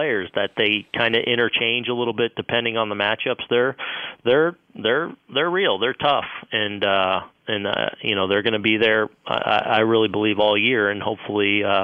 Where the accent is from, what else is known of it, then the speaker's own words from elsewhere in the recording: West Coast, United States; I do. I'm from the West Coast, so